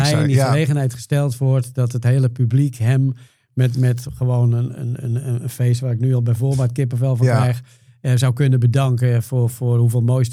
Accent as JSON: {"language": "Dutch", "country": "Netherlands", "said": "We zijn Nederlanders, hè?"}